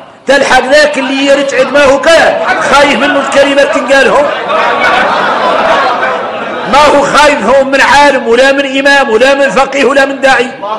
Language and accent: Arabic; Mauritania; أنا موريتاني ما أنا من دولة أخرى ولا أنا من جهة أخرى